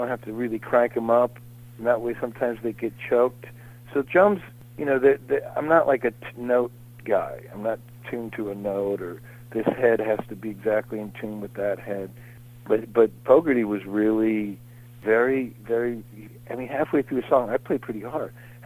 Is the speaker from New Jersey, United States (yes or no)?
no; Hollywood, California, United States; But we like to entertain. We're from Hollywood, man. We're entertainers.